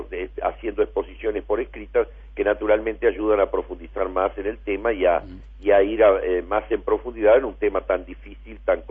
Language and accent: Spanish; Uruguay; en una economía como la uruguaya, donde todos sabemos que dependemos absolutamente de factores externos